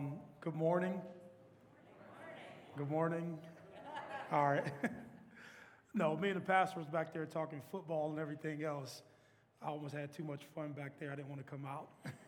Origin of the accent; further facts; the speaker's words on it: Youngstown, Ohio, United States; But in a nutshell, I'm from Youngstown, Ohio. Grew up in, I like to call it, like, the mid-90s era.